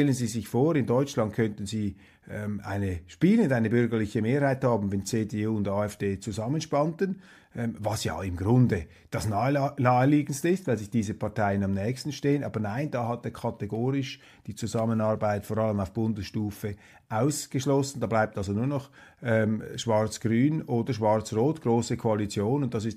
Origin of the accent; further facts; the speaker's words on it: Switzerland; Das ist eine Diskussion, die aber bei uns in der Schweiz kaum geführt wird.